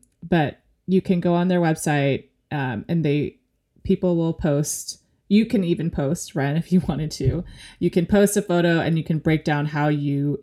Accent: Atlanta, Georgia, United States; I'm actually originally from Atlanta, but I didn't really start my photo career until I was in LA.

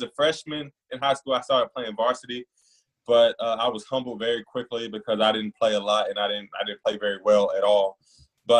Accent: Warwick, Georgia, United States; As a kid, I grew up in Warwick, Georgia. Population 200 people, maybe 250.

